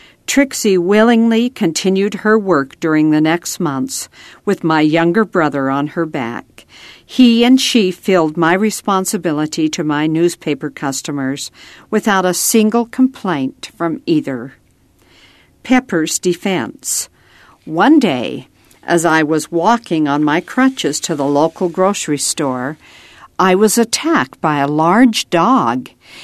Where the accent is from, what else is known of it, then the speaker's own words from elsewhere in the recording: Randolph, Utah, United States; born there; I was born in Randolph, a little town in the mountains of northern Utah.